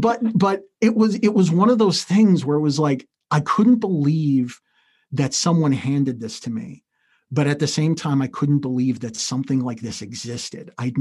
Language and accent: English; New York, United States; and this is in my hometown. I'm still back in the Hudson Valley.